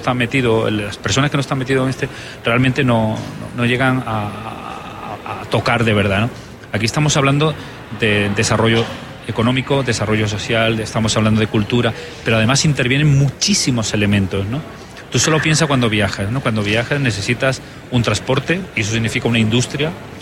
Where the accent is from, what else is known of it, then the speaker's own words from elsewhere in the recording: Spain; yo soy español y sé perfectamente dónde está México